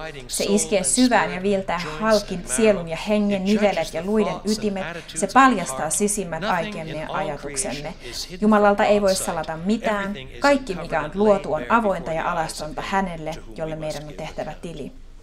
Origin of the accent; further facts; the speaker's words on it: Canada; Te olette suomalaisia, minä olen kanadalainen